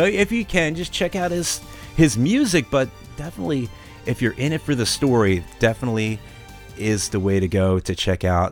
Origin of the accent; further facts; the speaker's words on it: United States; That's Fahrenheit because I'm American.